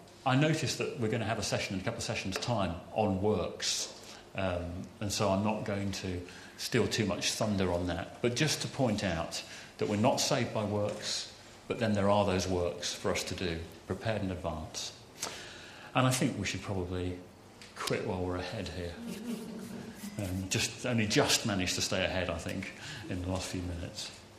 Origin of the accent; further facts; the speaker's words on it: Wales, United Kingdom; although I am Welsh, and if I could have done, I would have done.